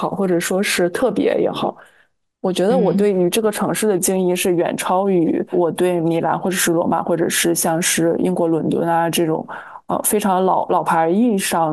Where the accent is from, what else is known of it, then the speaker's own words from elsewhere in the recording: Anshan, Liaoning, China; born there; 我呢是出生在一个中国东北的重工业城市，是钢都，是鞍山，是一个以劳动、以钢铁为文明的地方。